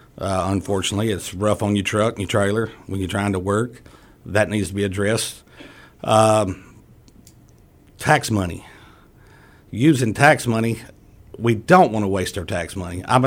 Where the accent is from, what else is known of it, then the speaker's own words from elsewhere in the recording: Kentucky, United States; born and raised in Caldwell County. I'm 41 years old.